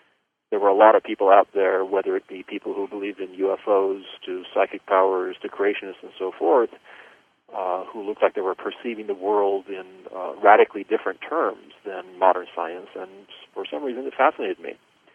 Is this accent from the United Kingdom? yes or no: no; Turkey; moved away as an adult; now in United States; I was born and educated in Turkey, and so I've spent the first 20 years of my life in Turkey, and now 20 years here in the United States.